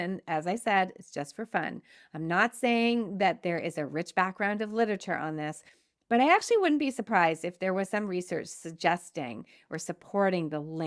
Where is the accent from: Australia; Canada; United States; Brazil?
Canada; Montreal, Quebec; I also know I grew up in Montreal, and Montrealers are very different drivers than Torontonians.